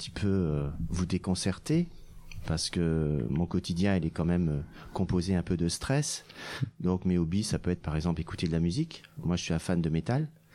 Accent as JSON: {"language": "French", "region": "Grand Est", "country": "France", "said": "Alors moi, je suis originaire de la Moselle. Donc c'est le nord-est de la France."}